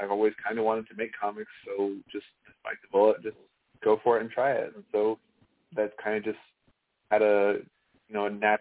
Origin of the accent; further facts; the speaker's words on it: Oklahoma, United States; also born or lived in Japan; I'm from Oklahoma originally. Like, that's just where my whole family's from here, both sides. But I grew up, spent most of my time growing up overseas on a military base.